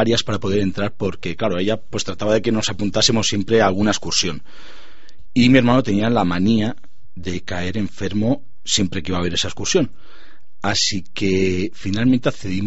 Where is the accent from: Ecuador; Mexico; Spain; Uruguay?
Spain; Barcelona, Catalonia; now in Segovia, Spain; Soy natural de Barcelona. Yo aparecí en Segovia hace cosa de 7 años.